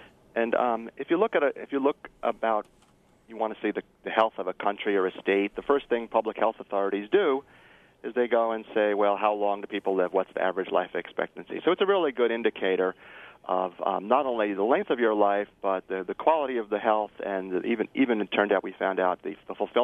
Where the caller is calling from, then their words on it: California, United States; Well, I'm calling you from California